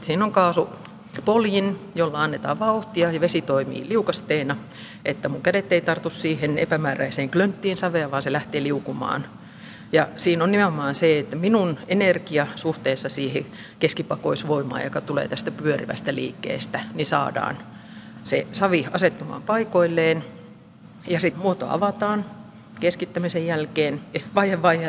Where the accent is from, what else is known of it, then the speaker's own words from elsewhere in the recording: Lauritsala, South Karelia, Finland; born there; Ja mä oon itäsuomalainen, eli Saimaan rannalla syntynyt Lauritsalassa, Lappeenrannan kupeessa.